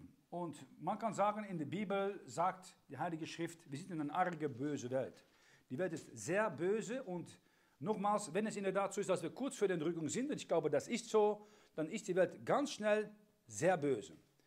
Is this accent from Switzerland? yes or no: no; Netherlands; German is a second language; Wir hatten als Holländer einen 80-jährigen Krieg von 1568 bis 1648